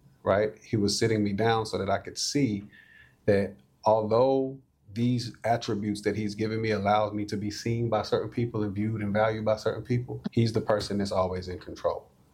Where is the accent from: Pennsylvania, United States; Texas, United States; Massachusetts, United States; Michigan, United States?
Texas, United States; Aleve; So when I was 14, so I grew up in Aleve, Texas.